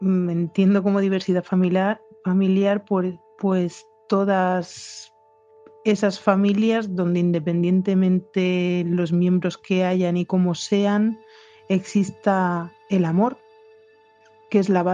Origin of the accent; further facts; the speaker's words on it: Catalonia, Spain; now in Murcia, Spain; Soy murcianica, bueno, soy catalana, pero llevo ya aquí en Murcia muchos, muchos, muchos años.